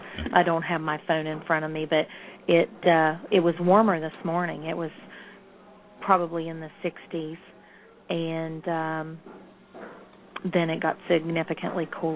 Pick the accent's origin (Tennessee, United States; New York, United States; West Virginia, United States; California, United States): West Virginia, United States; In fact, I grew up in Mason County, West Virginia. Not in Point Pleasant, but more out in the country.